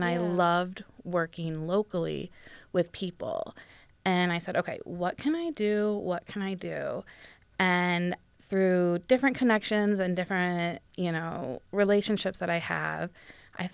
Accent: Monroe, Michigan, United States; Okay, so I grew up in Monroe, Michigan. So not too far from Toledo.

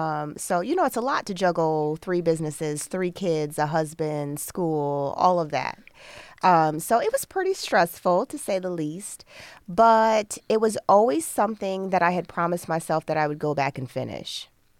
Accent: Toledo, Ohio, United States; So I am from East Toledo, proudly, and I was born and raised in Toledo. So been an East Sider most of my life.

